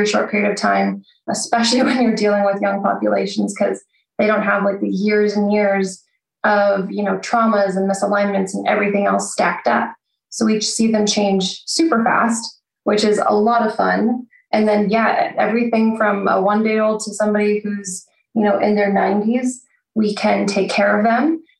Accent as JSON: {"language": "English", "country": "Canada", "said": "So I am from Canada."}